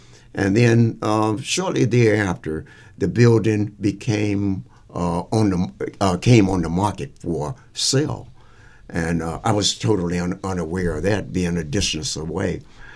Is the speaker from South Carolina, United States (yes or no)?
yes; Fort Mill, South Carolina, United States; now in New York, United States; It was setting up on one day returning from New York to visit my hometown, Fort Mill. And driving down through Charlotte into Fort Mill, coming up Steele Street